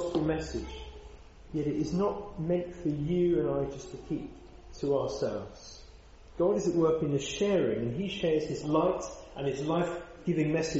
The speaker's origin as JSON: {"language": "English", "town": "Bournemouth", "region": "South West England", "country": "United Kingdom", "tie": "born or raised there", "said": "You might know, my hometown's Bournemouth."}